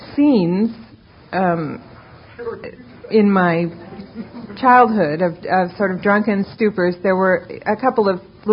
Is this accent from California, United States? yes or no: yes; Beverly Hills, California, United States; I was born and raised in Beverly Hills. 90210 is the zip code of my birth.